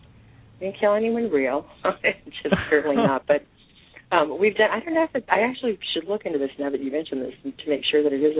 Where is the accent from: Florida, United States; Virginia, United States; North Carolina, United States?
Florida, United States; Miami; So I grew up in Florida. I'm in Miami and I very much still love my home.